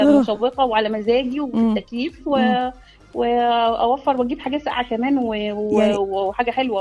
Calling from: Cairo, Cairo Governorate, Egypt; من القاهره.

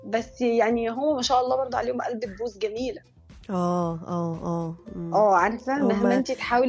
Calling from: Cairo, Cairo Governorate, Egypt; انا من القاهره

